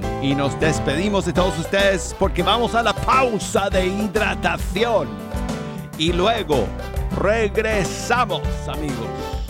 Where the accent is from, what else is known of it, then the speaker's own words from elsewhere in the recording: United States; Como gringo que soy, que esta noche nos toca contra los belgas